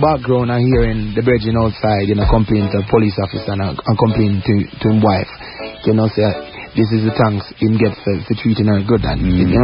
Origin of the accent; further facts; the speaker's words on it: Kingston, Jamaica; Then I born and raised in Kingston, you know?